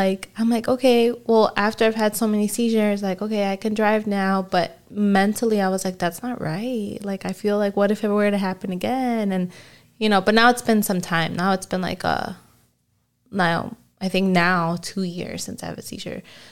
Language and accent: English; Chicago, Illinois, United States; moved away as an adult; Like, I'm from Chicago. So, right. Like, my transportation in Chicago was, like, everywhere.